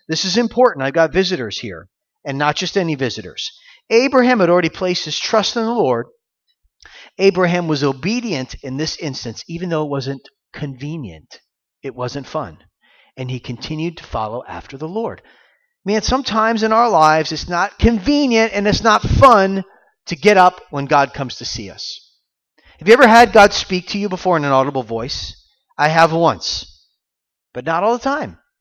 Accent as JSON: {"language": "English", "region": "Florida", "country": "United States", "tie": "born or raised there", "said": "I grew up in Florida, but I grew up in Florida in the 1980s and 90s when we had air conditioning."}